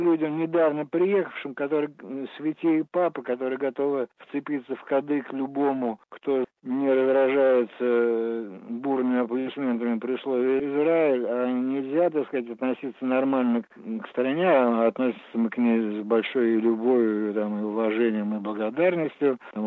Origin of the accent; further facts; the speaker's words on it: Moscow, Russia; потому что Москва – мой любимый город, где мне очень комфортно вообще, и правильно живется.